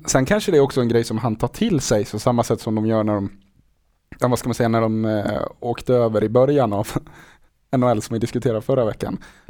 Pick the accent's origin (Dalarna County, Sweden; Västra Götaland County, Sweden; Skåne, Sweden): Dalarna County, Sweden; Borlänge; accent: Dalarna dialect; Jag vill ju gärna behålla mitt dalmål. Så jag, när någon påpekar att jag har tappat stockholmskan, då liksom ringer jag ju någon gammal kompis och kommer tillbaka till jag här, så att man är liksom riktigt tillbaka i Borlängemålet.